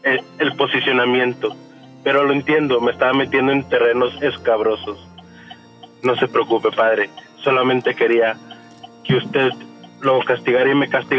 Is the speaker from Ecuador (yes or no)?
no; Monterrey, Nuevo León, Mexico; de Monterrey.